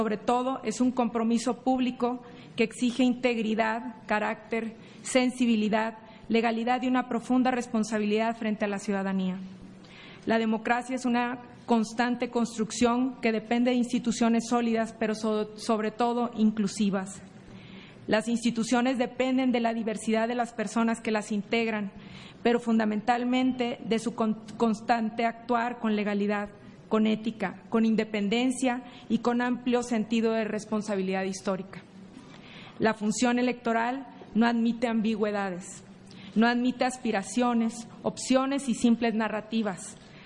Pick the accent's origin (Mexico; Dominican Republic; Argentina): Mexico; Tamaulipas; Soy del estado de Tamaulipas y no lo digo solo como una referencia geográfica, sino como una identidad impregnada en los valores y en el actuar. Ser tamaulipeca implica conocer de primera mano los desafíos que enfrentan muchas regiones del país.